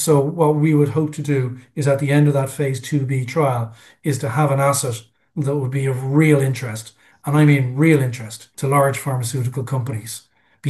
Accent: Ireland; I'm an Irish guy

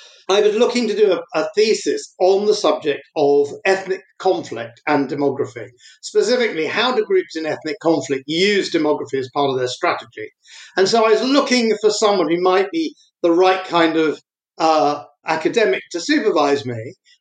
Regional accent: Wembley, London, United Kingdom; being born and brought up in Wembley, one of the first parts of London to experience very rapid demographic and ethnic change, which I observed growing up in the 60s and 70s and 80s.

